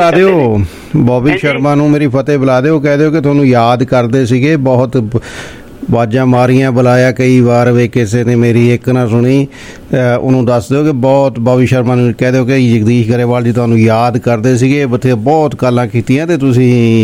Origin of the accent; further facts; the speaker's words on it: Jhande, Punjab, India; ਜਿਹੜੇ ਸਾਡੇ ਇਸ ਝਾਂਡੇ ਮੇਰਾ ਪਿੰਡ ਹੈ